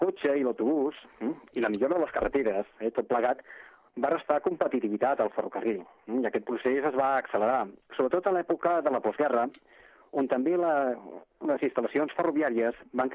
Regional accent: Barcelona, Catalonia, Spain; I com a barceloní

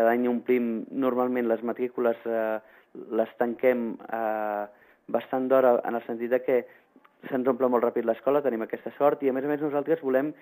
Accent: Barcelona, Catalonia, Spain; som cuiners que venim de Barcelona o venim de Catalunya

